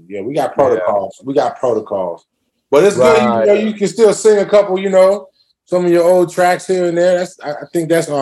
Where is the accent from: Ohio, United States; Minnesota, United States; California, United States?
California, United States; I'm from the Bay, man, all day, born and raised.